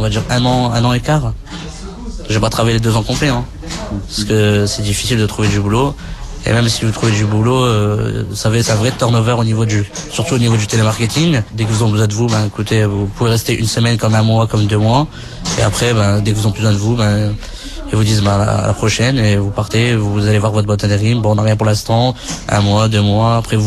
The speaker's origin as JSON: {"language": "French", "town": "Dunkirk", "region": "Hauts-de-France", "country": "France", "moved": "as an adult", "lives_now": "Paris, France", "said": "Normalement, j'habite Dunkerque, mais comme il n'y a pas de travail là-bas, le chômage, il est à taux élevé. Donc moi, j'ai préféré migrer vers Paris."}